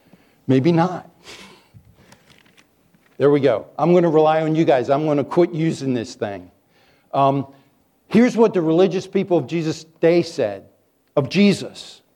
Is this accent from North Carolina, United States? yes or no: no; Maryland, United States; now in -; Every time I grew up in Alliance Church, I've been in Alliance Church 60 years, 9 months, and 8 days. Because in vitro, I heard messages in my mom's Alliance Church back home in Maryland.